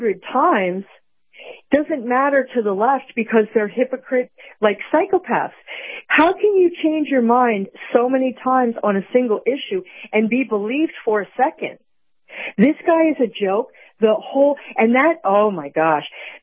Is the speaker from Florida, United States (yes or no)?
yes; Miami, Florida, United States; I'm from Miami, so I don't want to hear anybody come tell me anything.